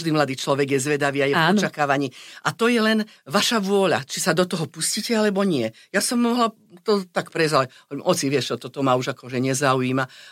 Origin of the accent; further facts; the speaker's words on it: Kremnica, Banská Bystrica Region, Slovakia; Ja som večer vždy, som písala doma v Kremnici